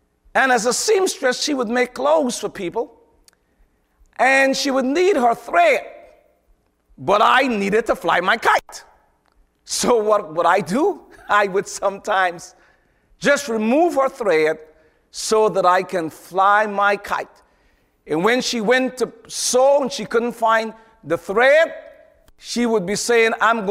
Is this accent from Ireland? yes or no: no; Guyana; where I was born in Guyana